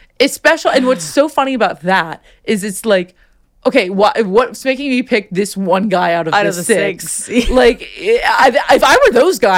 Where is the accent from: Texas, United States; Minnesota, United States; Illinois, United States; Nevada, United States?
Illinois, United States; Chicago; But I went to Brown and I grew up in Chicago